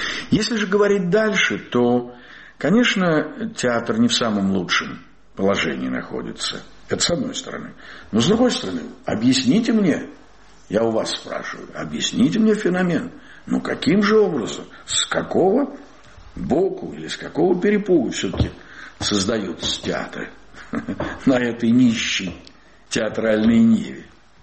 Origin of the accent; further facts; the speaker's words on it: Saratov, Saratov Oblast, Russia; Я сам из Саратова, и по реке Волге сплавляется лес туда, к Астрахани